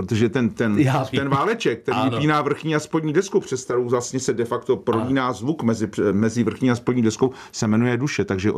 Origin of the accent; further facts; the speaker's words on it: Hradec Králové, Hradec Králové Region, Czechia; Já pocházím z Hradce Králové a když mě bylo 5,5, tak děda v té době ještě učil malé caparty